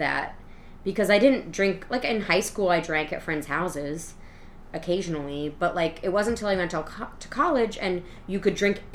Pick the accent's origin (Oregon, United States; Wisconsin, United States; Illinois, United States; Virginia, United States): Oregon, United States; Portland; So I grew up in Portland. And then when I was in college, they moved up there.